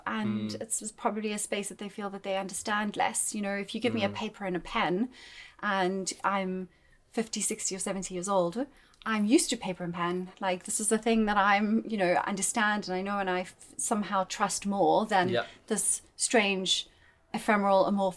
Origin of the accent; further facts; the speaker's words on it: South Africa; I've got Italian parents and I was born and raised in South Africa.